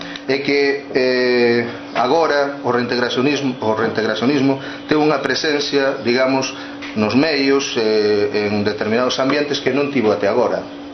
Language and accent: Galician; Illa de Arousa, Galicia, Spain; eu que falo con Xeseo, porque son de Illa de Arousa, de al lado deles, non?